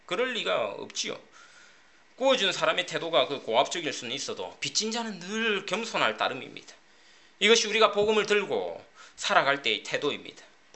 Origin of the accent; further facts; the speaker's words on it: South Korea; 한국에서 왔다고 하면은 다들 고마워하는 눈빛으로